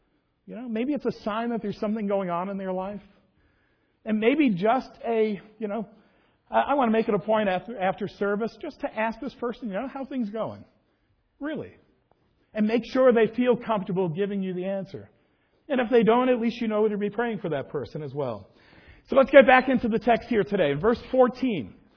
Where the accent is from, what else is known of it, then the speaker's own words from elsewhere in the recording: New York City, New York, United States; See, I grew up in New York City, land known for growing sensitive, kind, patient people.